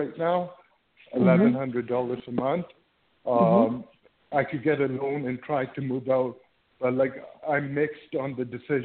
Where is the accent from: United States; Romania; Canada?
Canada; Toronto, Ontario; So, I'm from Toronto.